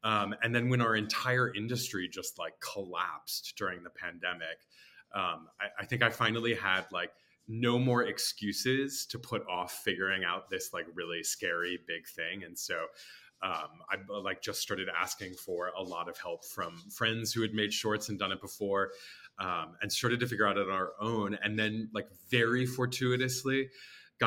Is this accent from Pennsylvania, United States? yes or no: no; St. Louis, Missouri, United States; I think as a kid, like mostly growing up in St. Louis with my family